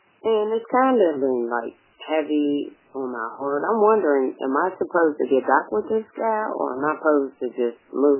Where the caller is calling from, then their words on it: Pittsburgh, Pennsylvania, United States; This is Pittsburgh, Pennsylvania.